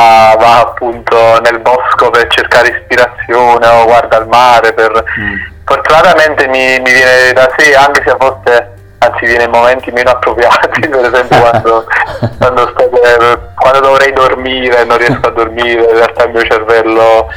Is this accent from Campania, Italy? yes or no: yes; Naples, Campania, Italy; e altro da napoletano puoi immaginare